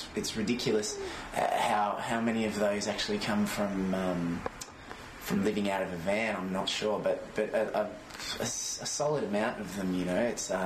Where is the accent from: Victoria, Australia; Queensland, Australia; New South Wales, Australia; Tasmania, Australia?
New South Wales, Australia; Gunning; also born or lived in Canberra; I was born in Canberra, and we lived in Canberra till I was, I don't know, one or one and a half or something. And then we moved to a little town called Gunning.